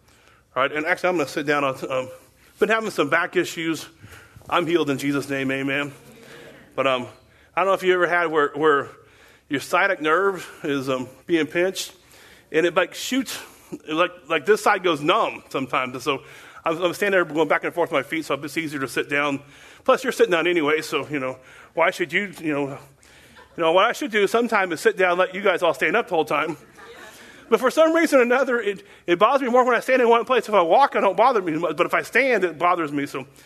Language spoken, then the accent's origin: English; Texas, United States; born there; I was born in Texas, so I guess I sweat Texas.